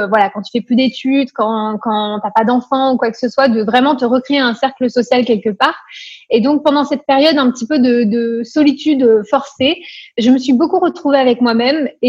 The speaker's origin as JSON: {"language": "French", "town": "Paris", "region": "Île-de-France", "country": "France", "also_born_or_lived": "Nancy", "said": "je viens de Paris à la base."}